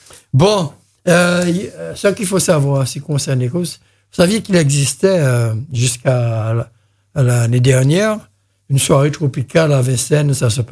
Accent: Guadeloupe; il y a vraiment un problème chez nous en Guadeloupe de jockey.

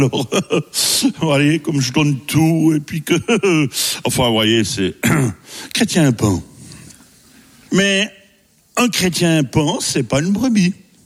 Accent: Switzerland; je suis suisse hein, quand même, on est toujours un peu prudent quand même.

